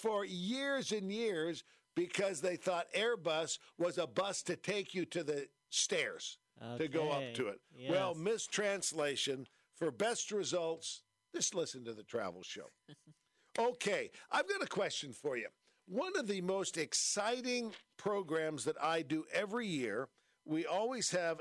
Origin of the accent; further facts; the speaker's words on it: San Francisco, California, United States; sail right under the Golden Gate Bridge to my hometown, San Francisco.